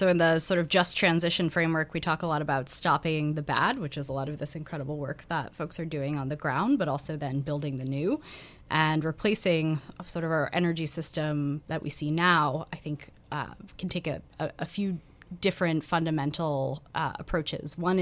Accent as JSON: {"language": "English", "region": "New Jersey", "country": "United States", "said": "I'm from the New Jersey Shore. Was there through Hurricane Sandy, and we still have not fully recovered."}